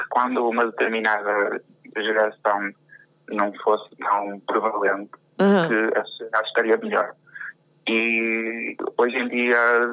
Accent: Viana, Viana do Castelo, Portugal; Sim. Sou de Viana.

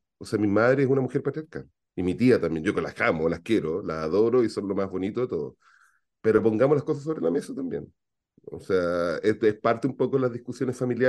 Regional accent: Chile; moved away; Yo vengo de un tiempo en que los colas éramos arrestados por el hecho de ser cola. Yo por eso me fui de Chile, de hecho.

